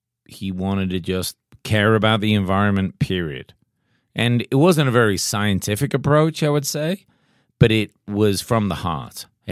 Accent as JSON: {"language": "English", "region": "England", "country": "United Kingdom", "tie": "born or raised there", "said": "We grew up in England. I was a vegetarian."}